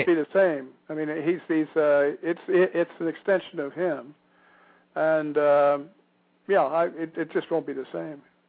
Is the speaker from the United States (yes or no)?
yes; Evanston, Illinois, United States; And I remember I came from that area. I grew up in Evanston, right next door to Chicago.